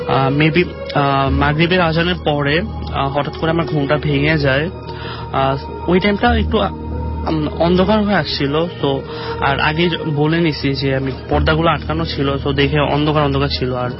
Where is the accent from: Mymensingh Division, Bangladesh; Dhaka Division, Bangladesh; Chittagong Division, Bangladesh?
Dhaka Division, Bangladesh; Banasree Rampura; Hello listeners … from Banasree Rampura.